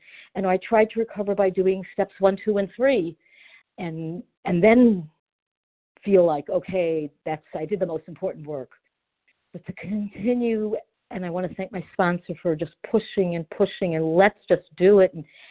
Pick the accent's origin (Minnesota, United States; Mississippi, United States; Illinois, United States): Illinois, United States; Chicago; Hi, I'm from Chicago.